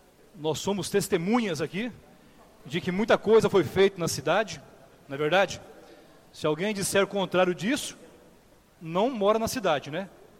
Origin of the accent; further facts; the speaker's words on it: Brazil; E nós, como somos brasileiros, sofremos talvez bem mais do que os demais países